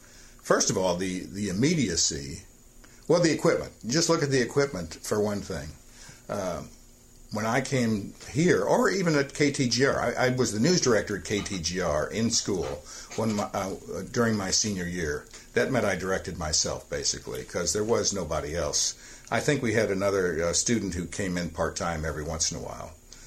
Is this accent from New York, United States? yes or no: no; St. Louis, Missouri, United States; I grew up in the St. Louis area, and I'm from that generation that grew up on TV.